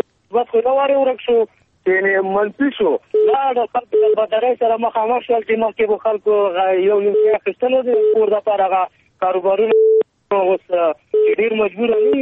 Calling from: Paktia, Afghanistan; زادران سیستداریف زازه ام دی پکتیا ولایت نو

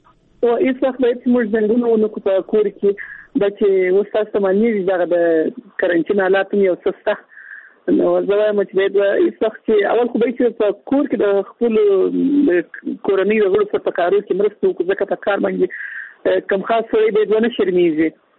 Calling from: Kandahar, Afghanistan; له کندهار ولایت څخه اړیکه نیولې.

